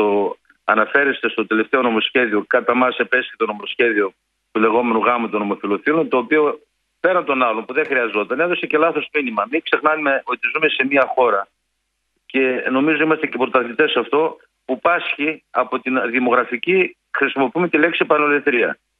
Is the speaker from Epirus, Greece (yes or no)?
no; Central Macedonia, Greece; Εγώ στο χωριό μου στην Πιερία έβλεπα τον πατέρα μου να πηγαίνει στο χωράφι